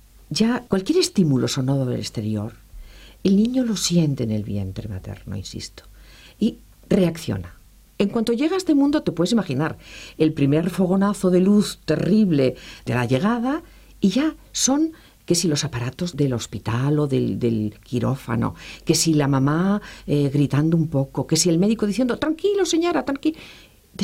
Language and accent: Spanish; Bilbao, Basque Country, Spain; Yo soy de Bilbao, como tú muy bien sabes